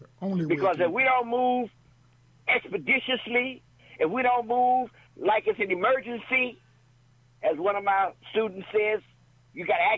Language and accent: English; Oakland, California, United States; when I was growing up in West Oakland on 7th Street, which was like Harlem of the West, a cultural economic zone of Black people